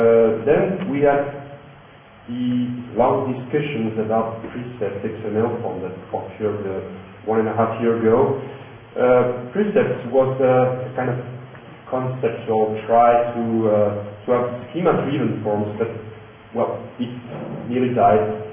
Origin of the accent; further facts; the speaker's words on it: Toulouse, Occitania, France; English is a second language; I'm from Toulouse in the south of France